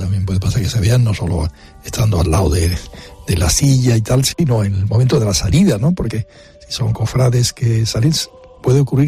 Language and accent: Spanish; Málaga, Andalusia, Spain; Yo soy del barrio de la Victoria